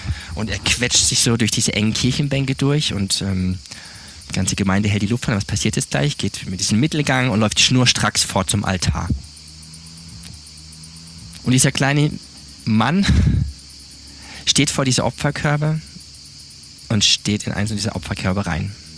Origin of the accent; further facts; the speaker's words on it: Baden-Württemberg, Germany; Ich bin aufgewachsen in Süddeutschland, Südbaden. Eins von vier Kindern meiner Eltern. Ich kann sagen, ich hatte das Vorrecht, in einer christlichen Familie aufgewachsen zu sein